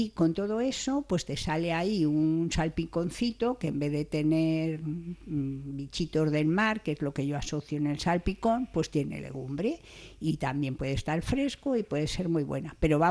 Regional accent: Madrid, Community of Madrid, Spain; como yo vengo de Madrid, que no hay playa, hay esa ansia del mar, ¿no?

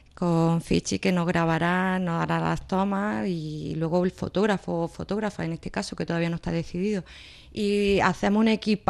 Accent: Andalusia, Spain; lo que quiero enseñar es mi tierra. Por eso de aquí he elegido la zona

